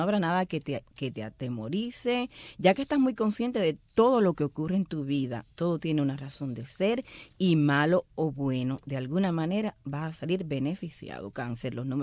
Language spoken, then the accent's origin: Spanish; Holguín, Cuba; Sí, yo sé, yo soy de Holguín.